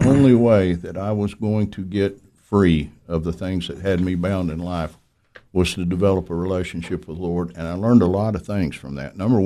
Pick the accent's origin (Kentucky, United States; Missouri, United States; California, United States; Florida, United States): Kentucky, United States; when I was growing up in Kentucky, we never went to church in Illinois